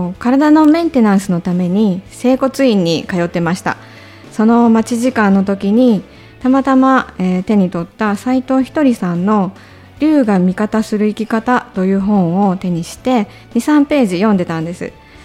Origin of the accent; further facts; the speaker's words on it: Okayama, Japan; 岡山から来た